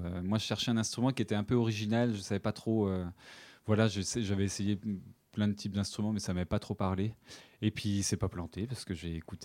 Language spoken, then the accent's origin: French; Dijon, Bourgogne-Franche-Comté, France; J'ai grandi à Dijon.